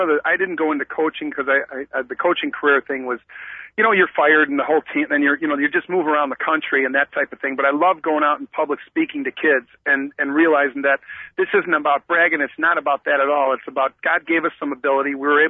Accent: Chicago, Illinois, United States; I'm from Chicago, and I get to play against the 85 Bears.

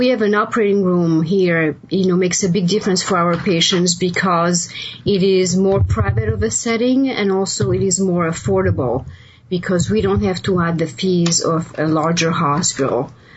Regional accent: Geneva, Switzerland; moved away as an adult; now in United States; So I grew up in Geneva, Switzerland, where I went to medical school, and then I did my medical graduate training here in general surgery at NYU and plastic surgery at Cornell.

